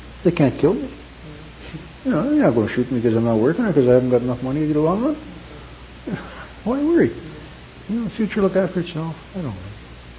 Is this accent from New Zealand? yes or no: no; Canada; my racial origin is English. I mean, I'm a Canadian, but my racial origin is English.